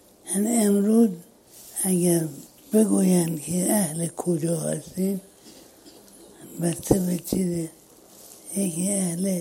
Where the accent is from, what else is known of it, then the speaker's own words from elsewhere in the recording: Bidokht, Razavi Khorasan, Iran; born there; also born or lived in Mashhad / Tehran; در بیدخت که متولد شدم، در مشهد مدت کوتاهی، یعنی 4-5 سال زندگی کردم، شغل داشتم، دوستانی دارم. در تهران همینجور، در تهران خوب خیلی وقت گذشت